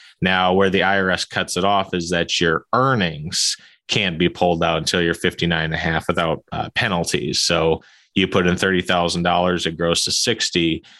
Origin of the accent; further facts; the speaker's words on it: Marshall, Minnesota, United States; First deal I bought was a fourplex here in Marshall, Minnesota, my hometown.